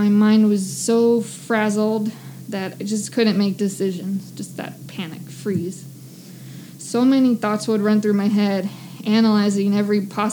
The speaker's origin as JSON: {"language": "English", "town": "Bakersfield", "region": "California", "country": "United States", "tie": "born or raised there", "lives_now": "Madera, United States", "said": "I was born and raised in Bakersfield. It's a couple hours south of Fresno, where we are now. Or Madera, where we are now."}